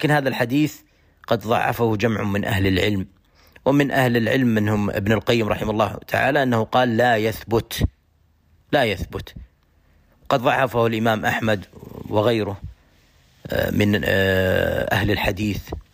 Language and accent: Arabic; Saudi Arabia; هو المعتمد عندنا في بلادنا المملكة العربية السعودية.